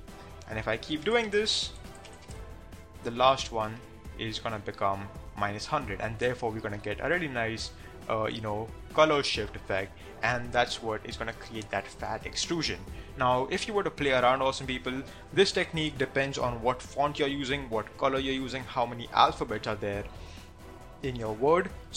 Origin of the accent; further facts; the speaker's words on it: India; I'm from India, so I say Z.